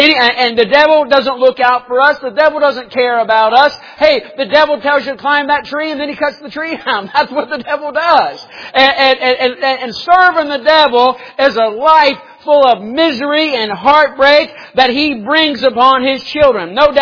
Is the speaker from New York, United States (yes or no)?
no; Cincinnati, Ohio, United States; I'll never forget, we were raised in Cincinnati, Ohio, and they had Kings Island, that amusement park up there.